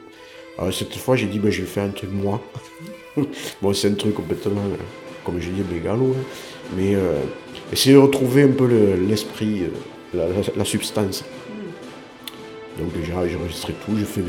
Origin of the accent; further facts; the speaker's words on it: Occitanie, France; quand je vais revenir chez moi dans le Lot